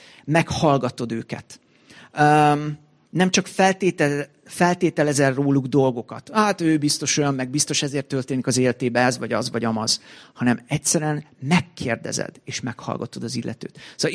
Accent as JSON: {"language": "Hungarian", "town": "Székesfehérvár", "region": "Fejér", "country": "Hungary", "tie": "born or raised there", "said": "itt éltem, itt születtem, szinte, na jó, nem itt születtem, de itt nőttem föl gyerekkoromtól kezdve, 40 éve itt élek."}